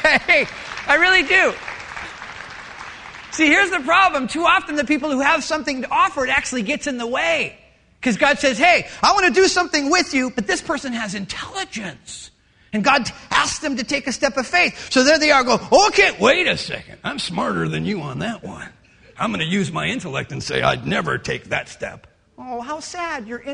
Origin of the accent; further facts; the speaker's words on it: Michigan, United States; growing up outside of Detroit, those Michigan summer days where the sun is out and the sky is blue, there's nothing like them.